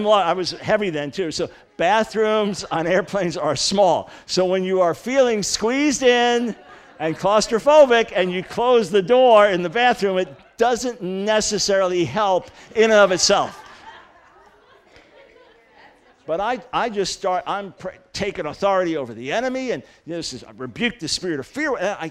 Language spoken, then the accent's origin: English; New York, United States; I'm from New York, you know